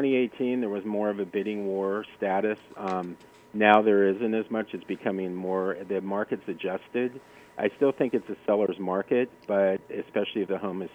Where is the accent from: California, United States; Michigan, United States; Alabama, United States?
California, United States; Menlo Park; the best example I give you is where I grew up in Menlo Park. So think of it as a town of 20,000 people. It's right next to Stanford.